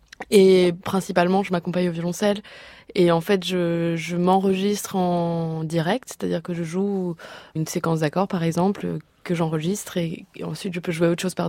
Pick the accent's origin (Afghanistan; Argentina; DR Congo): Argentina; also born or lived in Brazil / France; Je suis brésilienne. J'ai grandi en Argentine, en France.